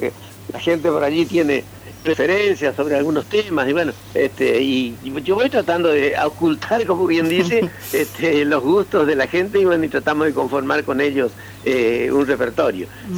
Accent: Argentina; Como pueblo, como argentino

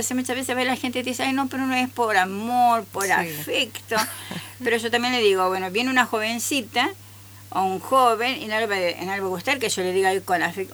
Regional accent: Tucumán, Argentina; yo, como siempre digo, soy de Tucumán

